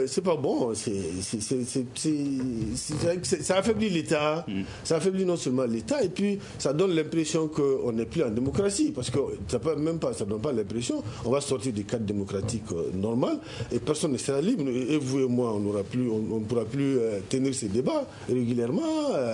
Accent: Mali; chez nous au Mali

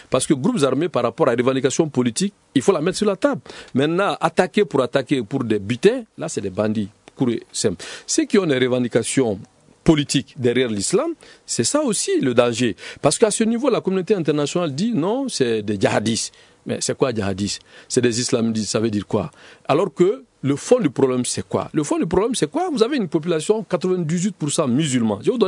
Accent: Mali; nous vivons ici à Bamako

